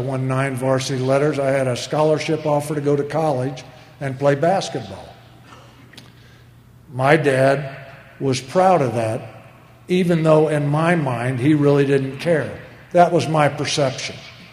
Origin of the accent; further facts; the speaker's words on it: Illinois, United States; born there; I was born in Illinois, and mom and dad were married to each other 50 years.